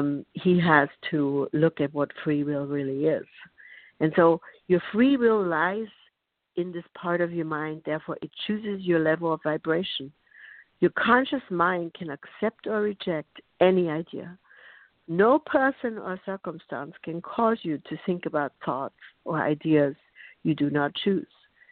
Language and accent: English; Bavaria, Germany; now in United States; I grew up in Bavaria, so my parents were Catholic, my grandparents were Catholic, and their parents before them were Catholic. So I was influenced by an economy and a culture of Catholicism